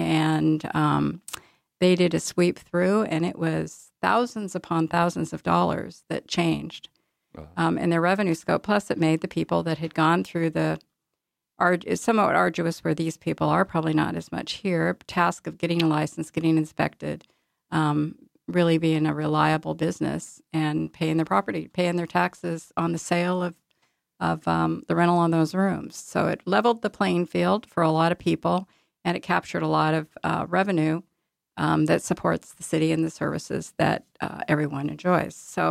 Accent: Oregon, United States; Actually, I grew up in Southern Oregon and I have a friend who runs a very active B&B down there.

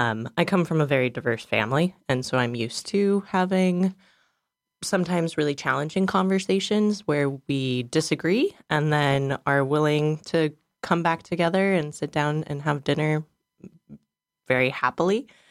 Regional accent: Palmer, Alaska, United States; And I was born and raised here in Palmer

